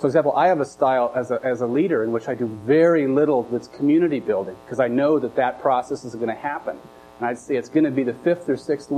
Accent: Pacific Northwest, United States; born there; I was born in the Northwest and have generations back before

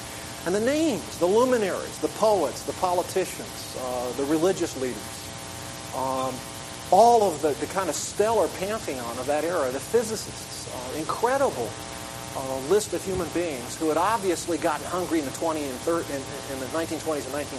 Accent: Midwest, United States; I grew up in the Bible Belt in the Midwest.

